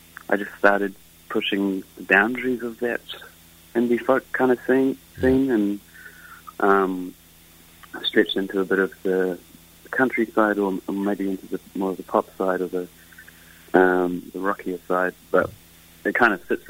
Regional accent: Hawke's Bay, New Zealand; So I live in Hawke's Bay. Yeah. And grew up here pretty much.

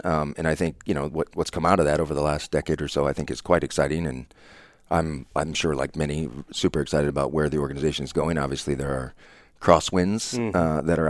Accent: Iowa, United States; So I grew up in Northwest Iowa, the Lake Okoboji area.

